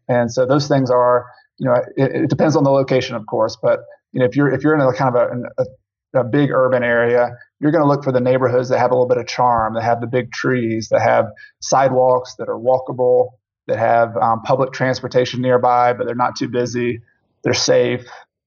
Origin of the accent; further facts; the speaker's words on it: the South, United States; for those who don't know, I'm from the South, and you know, people like to go out in the country and hunt for birds and that kind of thing.